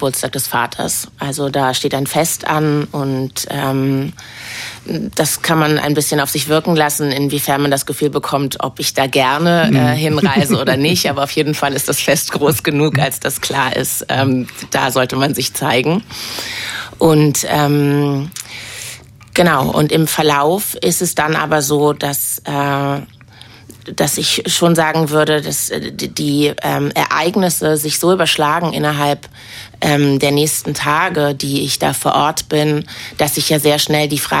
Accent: Berlin, Germany; ich bin aus West-Berlin.

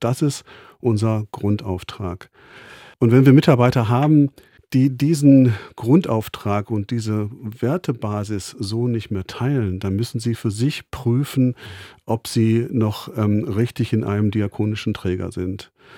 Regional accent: Bochum, North Rhine-Westphalia, Germany; also born or lived in Dortmund; Naja, ich bin in Dortmund geboren, aber ich bin in Bochum aufgewachsen. Also ich bin wirklich ein Bochumer Kind.

